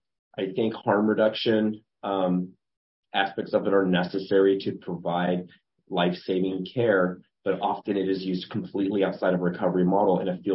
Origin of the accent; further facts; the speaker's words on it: Portland, Oregon, United States; And so when I am from the Portland area and I can drive through this county and I can still see some of it come into our county.